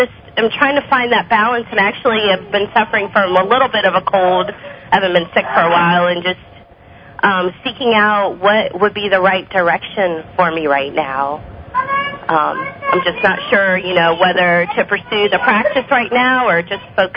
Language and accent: English; Cincinnati, Ohio, United States; I'm from Cincinnati, Ohio.